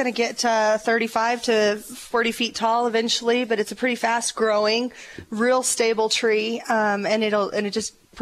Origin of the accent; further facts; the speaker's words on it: Prescott, United States; We are from Prescott here and have been running a nursery and landscape company for 27 years.